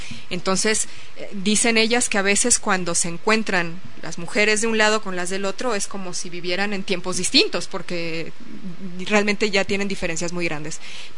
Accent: Mexico; La mía como mexicana tampoco lo es

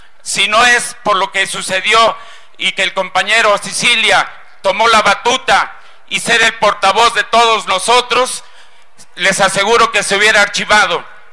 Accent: Mexico

